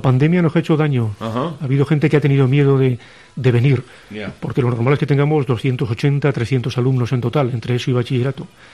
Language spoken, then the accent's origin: Spanish; Tudela, Navarre, Spain; Yo soy de aquí. Lo cogí porque era mi pueblo.